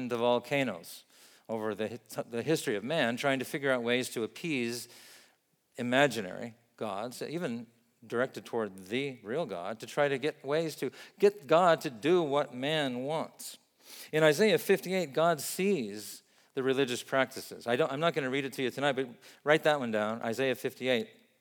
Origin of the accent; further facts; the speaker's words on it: Vietnam; I think of an example of that from where I grew up in Vietnam.